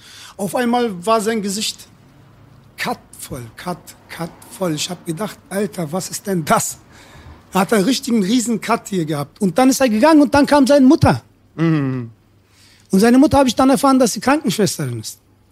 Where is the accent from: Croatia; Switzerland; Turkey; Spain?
Turkey; now in Germany; so als Türke in Deutschland türkisch zu rappen, so weißt du, und noch erfolgreich werden zu können oder so.